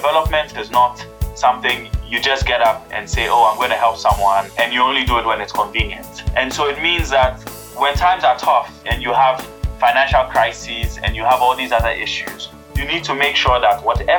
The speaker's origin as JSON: {"language": "English", "country": "Ghana", "tie": "born or raised there", "said": "I grew up in Ghana. I'm very much Pan-African, both in philosophy and in DNA, because I am mostly Ghanaian, but I'm also part Burkinabe and Egyptian."}